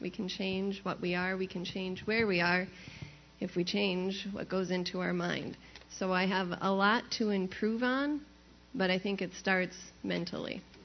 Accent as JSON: {"language": "English", "region": "Wisconsin", "country": "United States", "said": "from Wisconsin."}